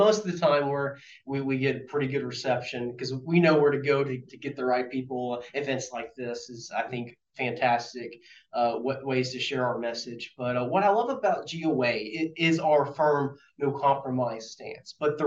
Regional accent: the South, United States; And growing up in the South and everything, you know, you grew up around guns and shooting.

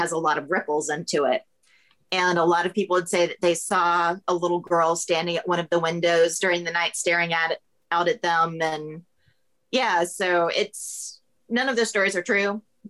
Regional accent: Florida, United States; because, you know, I grew up in Florida. So it was neat to move somewhere that had well-established ghost stories already.

